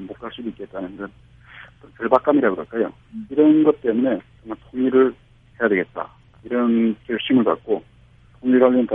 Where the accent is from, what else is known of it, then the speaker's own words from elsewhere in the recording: North Korea; now in South Korea; 저는 이제 아무래도 이제 그 북한에서 저도 이제 왔으니까 북한에서 내려온 사람 출신들로서